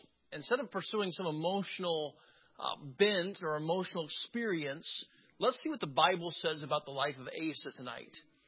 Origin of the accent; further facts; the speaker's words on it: Southern US, United States; I grew up in the Deep South, and revival down there means something different than it does many other places.